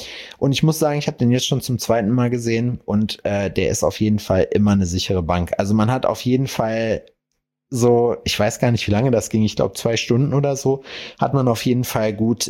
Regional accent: North Rhine-Westphalia, Germany; Ich war ja am Samstag in meiner Heimat, ne? So, nicht ganz in meiner Heimat, aber in der Nähe davon. Ich war in Hagen.

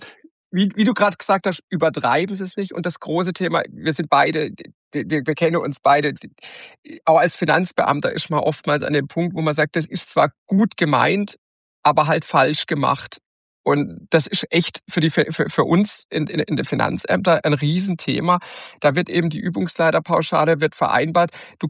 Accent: Karlsruhe, Baden-Württemberg, Germany; als Karlsruher

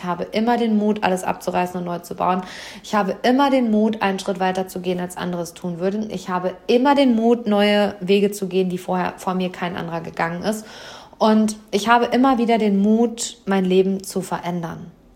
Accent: Hamm, North Rhine-Westphalia, Germany; das ist also in meiner Heimatstadt, im Seminarraum über den Dächern von Hamm.

